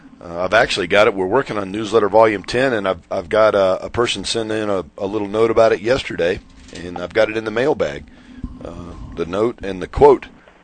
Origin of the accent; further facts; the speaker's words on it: Florida, United States; for somebody being born and raised in Florida, didn't get to wear sweatshirts but about 3 days a year down there, it seemed like.